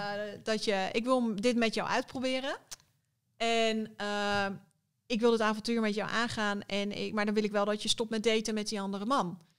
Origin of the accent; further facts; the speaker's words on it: Netherlands; ik voel me echt Nederlands. Ik ben ook een Nederlander. Ik wil hier altijd een huis blijven hebben.